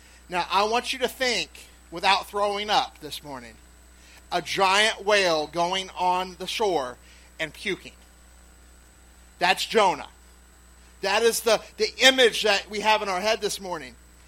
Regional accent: New Orleans, Louisiana, United States; Now, I'm from New Orleans, so that's a lot for me, right?

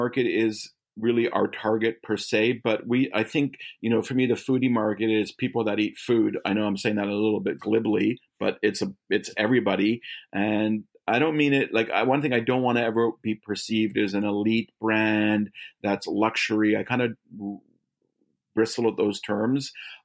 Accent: Canada; I am a Canadian and came up in the cannabis industry in Canada.

